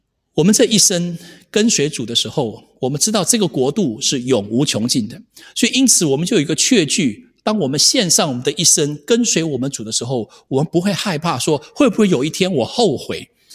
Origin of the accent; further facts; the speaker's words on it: Taiwan; 大家知道，在台湾我们那个年代，我们都要当兵的